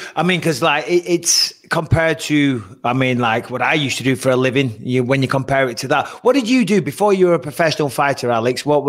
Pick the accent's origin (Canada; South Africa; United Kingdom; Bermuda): United Kingdom; England; now in United States; Well, I moved from England. Obviously, England doesn't get, it was -5 when I went back, but generally it's a little more mild than, Sweden and places like that.